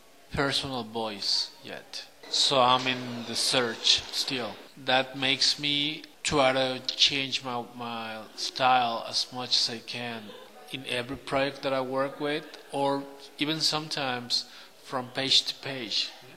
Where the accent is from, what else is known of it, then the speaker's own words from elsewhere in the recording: Mexico; English is a second language; moved away; I grew up back in Mexico watching all these movies